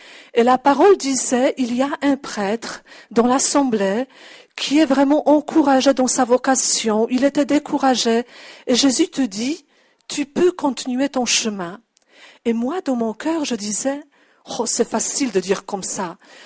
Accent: Poland; French is a second language; moved away as an adult; now in France; je suis polonaise, j'ai 47 ans. Je suis depuis 19 ans à la communauté des Béatitudes.

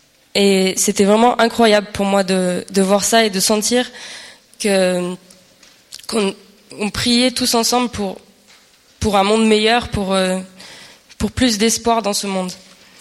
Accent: France; j'ai 18 ans et je suis française.

